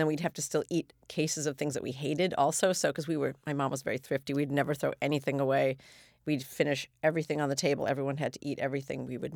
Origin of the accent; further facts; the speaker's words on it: Minneapolis, Minnesota, United States; she'd always clip recipes from the Minneapolis Star Tribune because I grew up in Minneapolis.